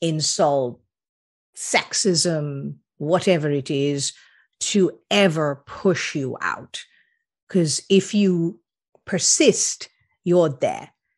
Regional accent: Kolkata, West Bengal, India; I grew up in Calcutta and went to college in Delhi, a very different environment than the one I inhabit today.

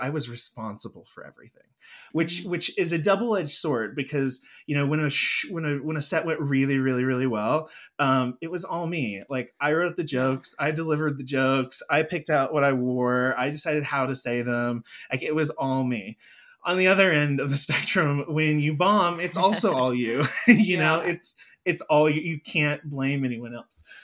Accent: United States; it's also complicated to travel there, at least as an American, because our money goes so far there.

